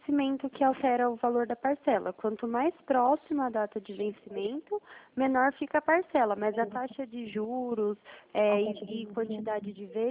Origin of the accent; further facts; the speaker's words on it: Delfim Moreira, Minas Gerais, Brazil; moved away; eu trabalho aqui na Central, no interior de São Paulo, mas eu sou do interior de Minas Gerais. A cidade que eu moro chama Delfim Moreira, não sei, morava, né? Não moro mais lá já tem 5 anos.